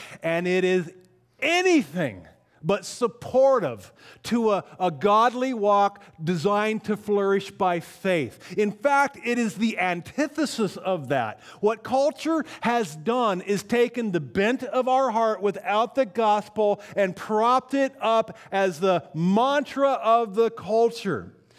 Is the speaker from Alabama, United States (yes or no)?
no; Winthrop, Washington, United States; I grew up in Winthrop, Washington. And after the ditches were turned off and the fall rolled into winter, we had snow forever.